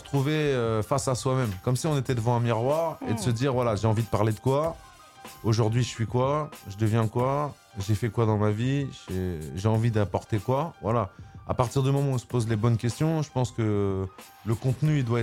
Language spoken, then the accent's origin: French; Rouen, Normandy, France; j'ai grandi en centre-ville de Rouen.